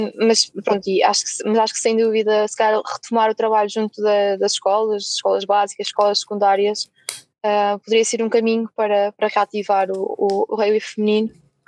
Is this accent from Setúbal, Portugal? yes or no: no; Caldas da Rainha, Leiria, Portugal; das Caldas, da Rainha, que é de onde sou natural